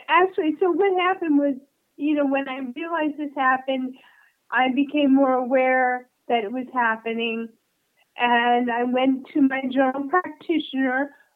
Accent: Florida, United States; I'm in California. I was raised in Florida, and that's where my parents were.

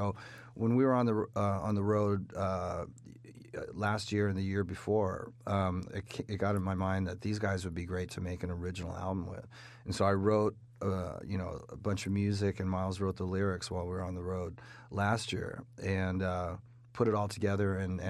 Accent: England, United Kingdom; born there; I was born in England

